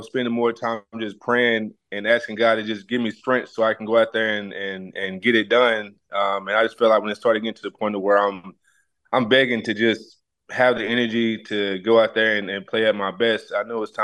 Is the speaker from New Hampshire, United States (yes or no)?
no; Tennessee, United States; growing up in Tennessee, you know, I grew up earlier on.